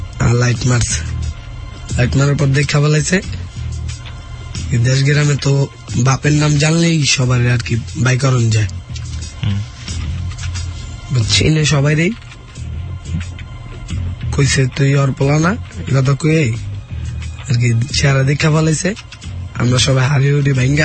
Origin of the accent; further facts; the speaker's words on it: Madaripur, Dhaka Division, Bangladesh; born there; জন্মেছিলাম Madaripur.